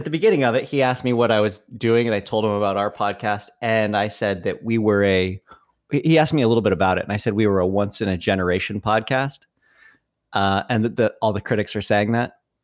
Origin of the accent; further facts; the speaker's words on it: Colorado, United States; also born or lived in California; So I grew up in Colorado, which is very dry. I lived in California, which is also very dry.